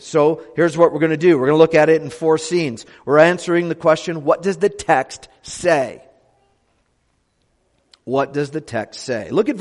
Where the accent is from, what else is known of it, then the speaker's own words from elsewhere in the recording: United States; this morning's theme is one that is, I think, largely unfamiliar to us as American evangelicals